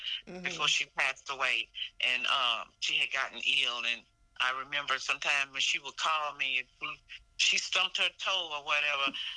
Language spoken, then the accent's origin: English; Colfax, United States; And everybody that knew me from my Colfax, from growing up in Colfax, they knew